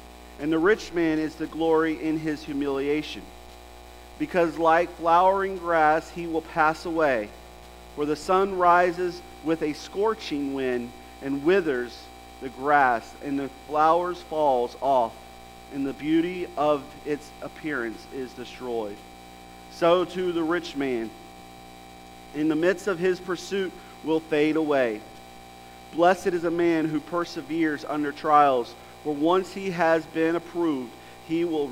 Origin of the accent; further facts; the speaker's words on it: Jacksonville, Florida, United States; I grew up in Jacksonville, and there's a park like this one.